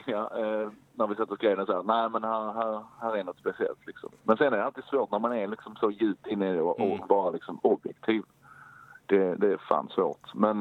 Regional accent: Helsingborg, Skåne, Sweden; nej, vi är från Helsingborg.

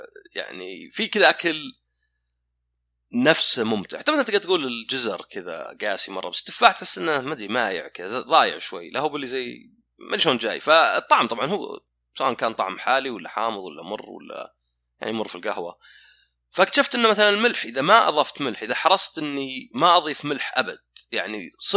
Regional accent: Saudi Arabia; وعلى فكرة هذا شيء كذا غريب عندنا في السعودية

